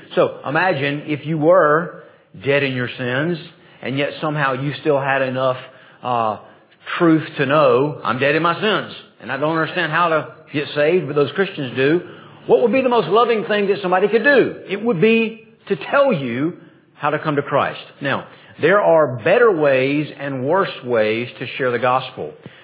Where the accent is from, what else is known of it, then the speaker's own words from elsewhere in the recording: Georgia, United States; So I'll tell people, I grew up in Southeast Georgia, and I have a very vague memory.